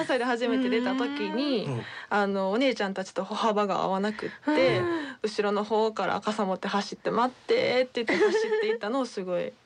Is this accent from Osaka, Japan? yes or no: no; Kobe, Hyogo, Japan; 私は神戸出身で地元の中学校に通った後に、はい、宝塚の方に県立の演劇科がある北高校っていうのがありまして、そこに進学いたしまして、